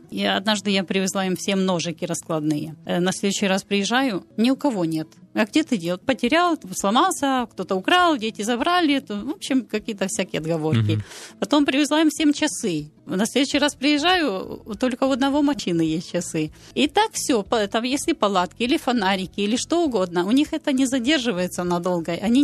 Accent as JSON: {"language": "Russian", "country": "Ukraine", "also_born_or_lived": "Argentina", "moved": "yes", "said": "я приехала сначала из Украины в Аргентину. И вначале я учила язык, у меня не было друзей, потому что я не разговаривала на испанском языке."}